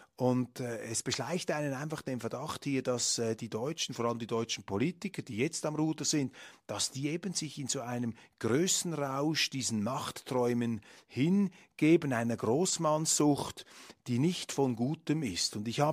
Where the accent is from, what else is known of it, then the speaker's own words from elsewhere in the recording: Switzerland; Das fordert die Welt und da läuft es mir also als Schweizer durchaus kalt den Rücken hinunter.